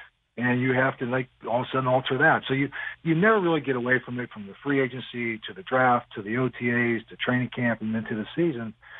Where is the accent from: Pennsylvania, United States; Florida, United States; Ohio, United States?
Pennsylvania, United States; Crafton; I never forgot where I came from. I grew up in Crafton, Pennsylvania, and a paper route when I was 9 years old, working a steel mill when I was in college.